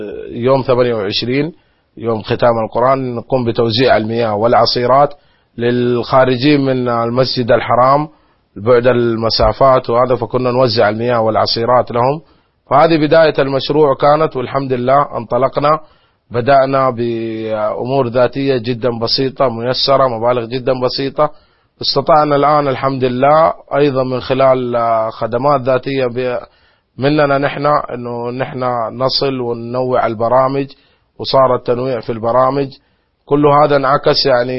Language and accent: Arabic; Mecca, Makkah Province, Saudi Arabia; انه نحن ابناء مكة المفروض نظهر باجمل صورة